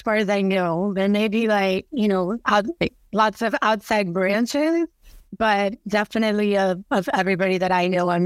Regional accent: Kendall, Florida, United States; I grew up in Kendall, which is kind of suburbs of Miami.

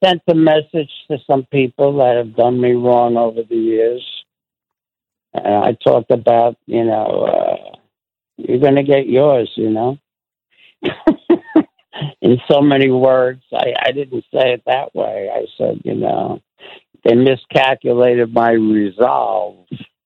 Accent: Bronx, New York, United States; they bring me back to my teen years when I'm growing up in the Bronx

